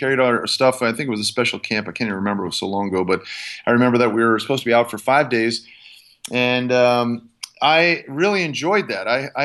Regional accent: Minnesota, United States; Yeah, I grew up in a frosty little place called Minnesota.

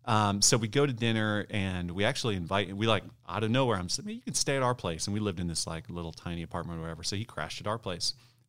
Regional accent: Ohio, United States; also born or lived in Michigan; I grew up in Ohio, born in Michigan, raised in Ohio.

